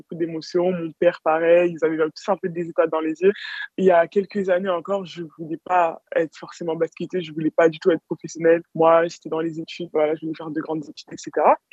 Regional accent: France; also born or lived in Cameroon; je suis française, je porte haut et fort les couleurs de la France en équipe de France l'été, mais aussi je suis camerounaise et congolaise par mes parents, née au Cameroun, donc j'ai vraiment une très grande attache à mes racines africaines

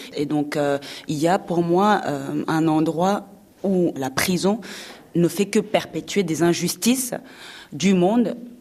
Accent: London, United Kingdom; also born or lived in Rwanda; En plus, j'ai grandi à Londres, j'ai passé ma jeunesse là-bas et mes premières années en tant qu'adulte.

